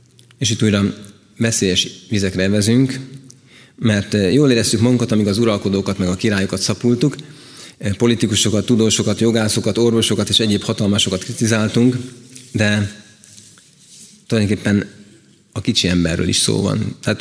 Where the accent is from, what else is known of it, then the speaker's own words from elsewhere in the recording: Budapest, Hungary; Városban, lakom és városban nőttem föl, igaz, hogy kicsit ilyen vidékies környezetben, mint Káposztásmegyer, meg Kelenföld